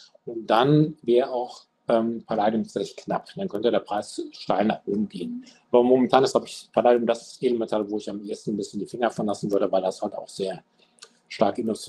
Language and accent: German; China; Die Staatsanleihen kaufen, weiß ich jetzt nicht so als Chinese, also in China die Nachfrage nach Gold war dann sehr stark.